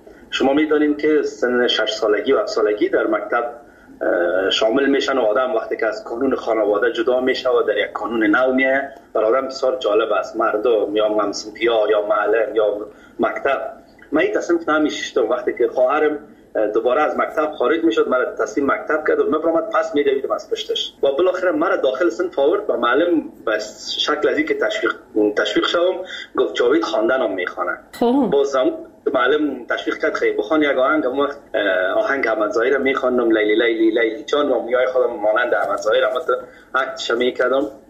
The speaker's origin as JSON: {"language": "Persian", "region": "Kabul", "country": "Afghanistan", "tie": "born or raised there", "said": "ما از مردم خود کابل هستیم، از شهر کونه کابل."}